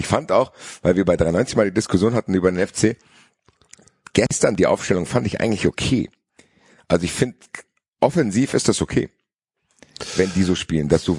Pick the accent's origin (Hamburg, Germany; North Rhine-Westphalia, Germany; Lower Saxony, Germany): North Rhine-Westphalia, Germany; Cologne; wer mich als Kölner am meisten aufgeregt hätte